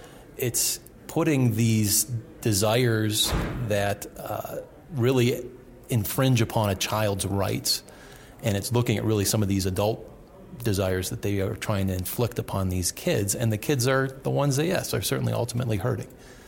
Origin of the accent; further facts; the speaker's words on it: New York, United States; I'm from New York